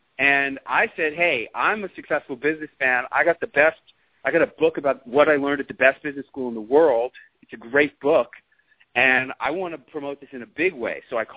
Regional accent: New York, United States; And I said, huh, well, how about NBC New York? Can I go on the morning news in NBC and tell my hometown people about what it was that raised me up from being a taxi driver to a millionaire?

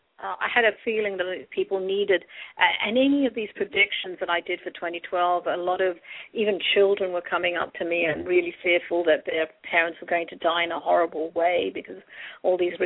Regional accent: London, United Kingdom; also born or lived in Sri Lanka; now in California, United States; I was raised in London, but not actually born there, born in Sri Lanka, and living in America for nearly 32 years. So a bit mixed up, but eventually somewhere around in California here.

